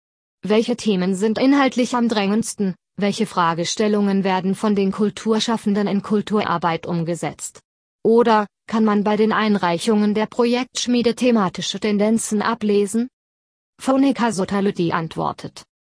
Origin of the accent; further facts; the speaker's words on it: Vorarlberg, Austria; moved away as an adult; Ich bin ja im Bregenzerwald aufgewachsen. Von daher war das menschliche Klima und die Gegebenheiten in der Heimat keine große Überraschung für mich.